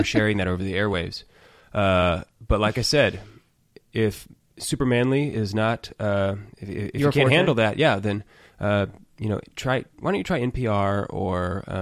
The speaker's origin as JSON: {"language": "English", "town": "Broken Arrow", "region": "Oklahoma", "country": "United States", "tie": "born there", "said": "I was born here in Broken Arrow. I went to All Saints kindergarten through eighth grade. Then I moved on to Bishop Kelly. Then I went to the University of Central Oklahoma"}